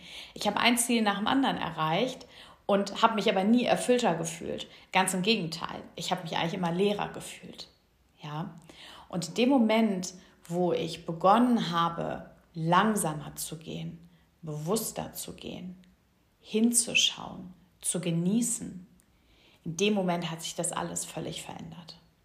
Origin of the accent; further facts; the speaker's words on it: Cologne, North Rhine-Westphalia, Germany; als hier in meiner Heimat, wo ich gerade lebe, in Köln.